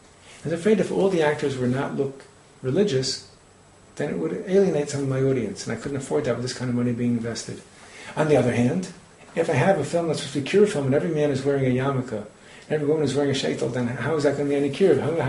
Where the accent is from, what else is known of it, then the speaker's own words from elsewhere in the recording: Vienna, Austria; I was born and raised in Vienna.